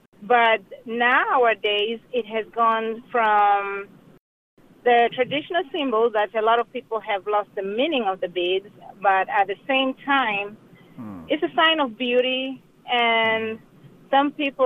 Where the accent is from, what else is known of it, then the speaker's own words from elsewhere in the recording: Tangier, Tanger-Tetouan-Al Hoceima, Morocco; for us, like myself, I'm from Tangier.